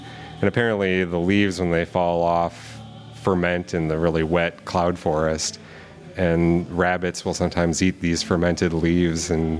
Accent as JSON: {"language": "English", "country": "United States", "tie": "born or raised there", "said": "that's not really necessarily part of growing up in the United States."}